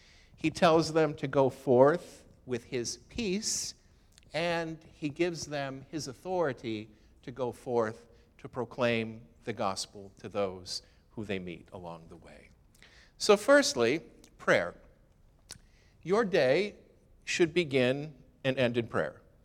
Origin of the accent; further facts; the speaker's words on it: Chicago, Illinois, United States; pages that I subscribe to is Memories of Growing Up in Chicagoland. That was my home, the northwest side, Jefferson Park.